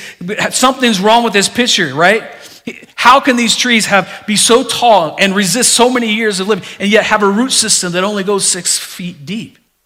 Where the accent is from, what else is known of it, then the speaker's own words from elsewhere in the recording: Florida, United States; I mean, here I am coming from Florida. We didn't have big things like this.